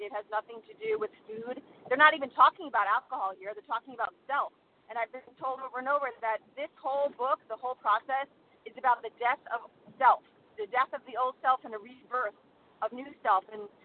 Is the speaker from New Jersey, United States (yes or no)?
yes; New Jersey, United States; I'm actually from South Jersey on a road trip to see my college boy in Pittsburgh.